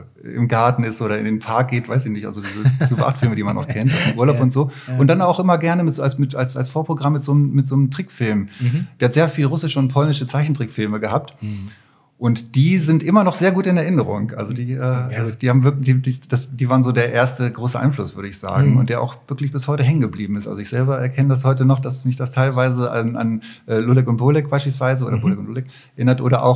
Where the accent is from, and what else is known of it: Barsinghausen, Lower Saxony, Germany; born or raised there; also born or lived in Katowice, Poland